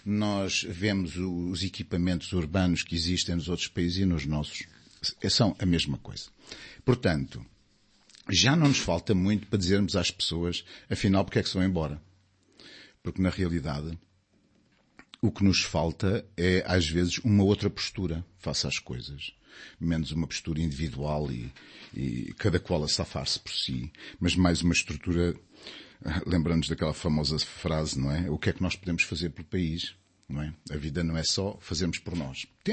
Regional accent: Portugal

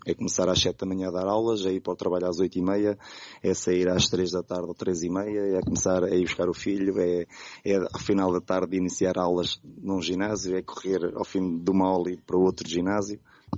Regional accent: Águeda, Centro, Portugal; eu tirei a formação em 2012, sou da Águeda.

